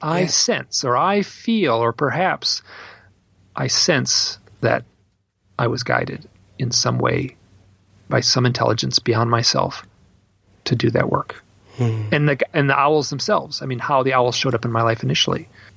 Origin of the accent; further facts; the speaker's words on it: Midwest, United States; Like, I'm from the Midwest. I don't take compliments very well